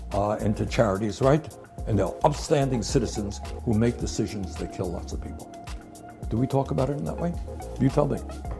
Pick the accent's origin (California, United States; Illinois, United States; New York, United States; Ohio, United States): New York, United States; Brooklyn; I grew up in Brooklyn, New York. My dad was a paint salesman. He came from Poland at the age of 17 without any money at all.